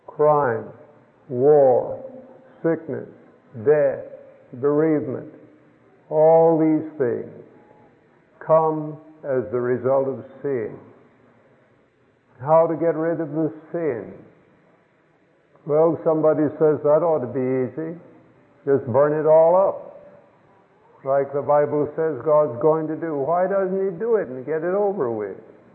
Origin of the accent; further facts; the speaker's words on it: Arizona, United States; born there; Yes, I was born in Arizona. My father was born in Arizona.